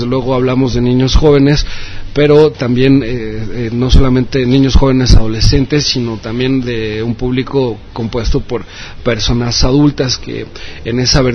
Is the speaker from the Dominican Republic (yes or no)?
no; Mexico; establecer esa identidad común entre todos los mexicanos, como mexicanos que somos